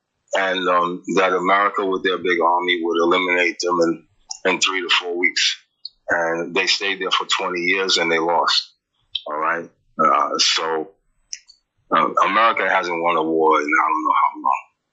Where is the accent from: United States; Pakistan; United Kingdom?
Pakistan; Yeah, but here we're Pakistani. We're not Muslim or Hindu or, you know, Christian. Over here is Pakistan.